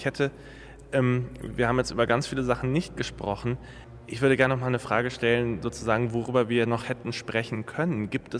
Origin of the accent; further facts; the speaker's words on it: Düsseldorf, North Rhine-Westphalia, Germany; born there; dieser gewisse rheinische Singsang, den ich als gebürtiger Düsseldorfer natürlich auch.